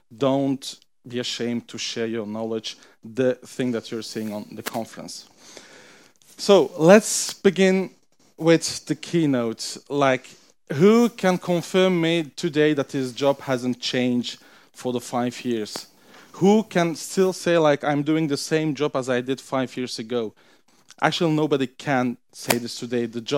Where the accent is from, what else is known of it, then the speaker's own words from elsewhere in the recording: Belgium; English is a second language; That is something like, I'm from Belgium, I want to read my mails and respond to my mails from here.